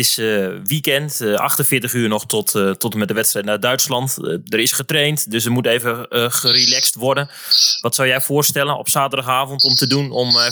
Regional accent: Drenthe, Netherlands; ik kom uit Drenthe, uit de omgeving Emmen.

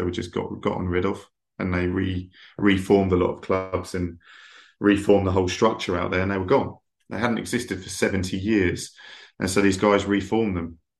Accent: England, United Kingdom; And with me being English, they thought, well, what better way of getting global attention on this football story

